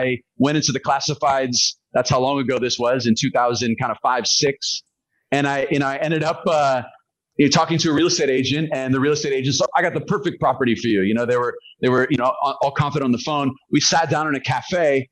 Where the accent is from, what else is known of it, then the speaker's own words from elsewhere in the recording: Sebastopol, California, United States; I'm from the Bay Area originally, a small town called Sebastopol.